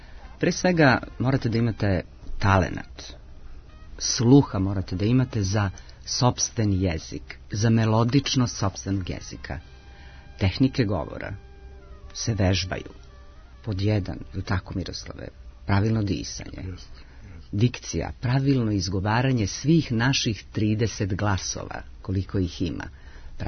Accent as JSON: {"language": "Serbian", "town": "Novi Sad", "region": "Vojvodina", "country": "Serbia", "lives_now": "Belgrade, Serbia", "said": "Došla sam iz Novog Sada."}